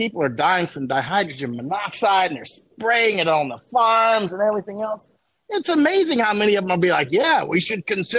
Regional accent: United States; as soon as they find out that I'm American

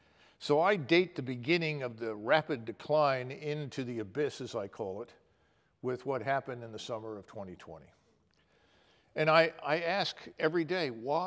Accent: Philadelphia, Pennsylvania, United States; I grew up in North Philadelphia, and I was really raised in an area that was, interestingly enough, full of Ukrainians.

